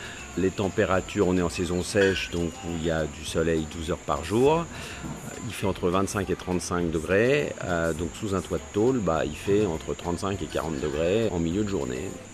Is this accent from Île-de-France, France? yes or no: yes; Paris, Île-de-France, France; je suis français, je viens de Paris.